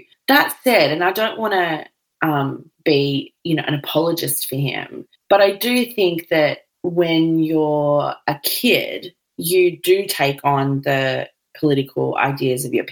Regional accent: Queensland, Australia; So not to slam our Perth listeners, I'm from Queensland, country Queensland, like I get it

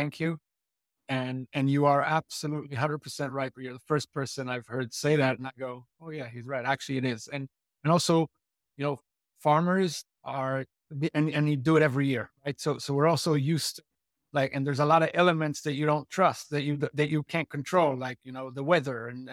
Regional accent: Israel; I grew up on a farm. I had no plans on becoming, I didn't even know about computers. I grew up on a kibbutz, which is a unique way of life in Israel.

